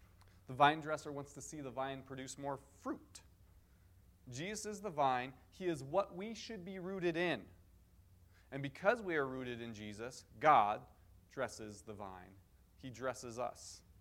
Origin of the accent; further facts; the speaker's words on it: Denver, Colorado, United States; now in Cheyenne, United States; So I am a city boy, right? I was born and raised in Denver, big city. It's over a couple million by now. I loved living in the city. I loved city life.